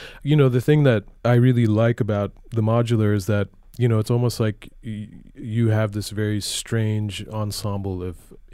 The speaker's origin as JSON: {"language": "English", "region": "Connecticut", "country": "United States", "tie": "born or raised there", "said": "Yeah, I was born in Litchfield County, Connecticut."}